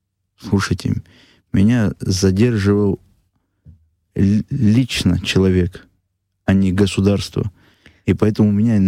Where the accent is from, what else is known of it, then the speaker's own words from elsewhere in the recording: Abkhazia, Georgia; now in Russia; пусть люди не думают, что я оторвался от Абхазии. Потому что я еще раз повторю, тело мое Россия, душа моя Абхазия.